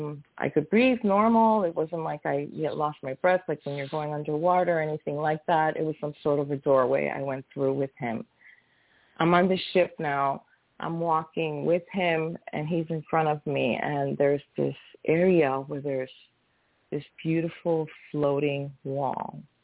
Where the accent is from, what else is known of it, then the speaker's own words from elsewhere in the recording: Hartford, Connecticut, United States; moved away as an adult; also born or lived in New Britain; now in Florida, United States; So I'm originally from Connecticut. I'm born in Hartford. I was there till I was about 14, and then we moved to a town called New Britain, and I lived there until I was about 20, no, actually 30, and then we moved here to Florida.